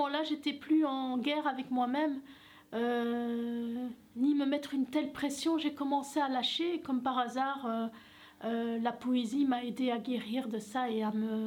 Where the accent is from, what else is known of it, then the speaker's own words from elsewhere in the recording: Morocco; dans la culture d'où je viens, donc du Maroc, c'est très présent, en fait.